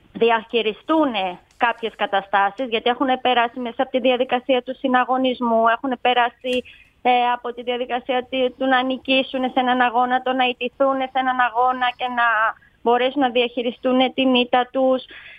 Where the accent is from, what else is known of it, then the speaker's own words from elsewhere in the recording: Thessaloniki, Central Macedonia, Greece; now in Zakynthos, Greece; γιατί εγώ μεγάλωσα στη Θεσσαλονίκη και θυμάμαι τον εαυτό μου να τρέχω πανικόβλητη για να προλάβω προπόνηση, σχολείο, φροντιστήριο, ξένες γλώσσες.